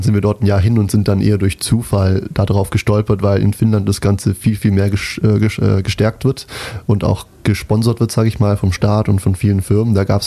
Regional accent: Ulm, Baden-Württemberg, Germany; born there; Ich bin in Ulm geboren, bin jetzt 23 und habe auch in Ulm studiert, beziehungsweise in Neu-Ulm, an der Hochschule Neu-Ulm. Studiere jetzt in Aalen im Master

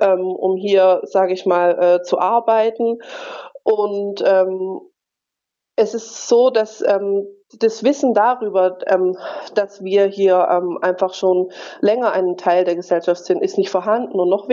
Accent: Tübingen, Baden-Württemberg, Germany; Familie, als einziges schwarzes Mitglied dieser Familie, in Tübingen aufgewachsen.

